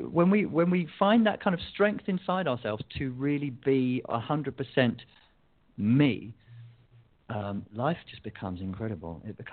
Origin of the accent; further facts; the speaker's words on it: England, United Kingdom; I grew up in England, and English society is quite reserved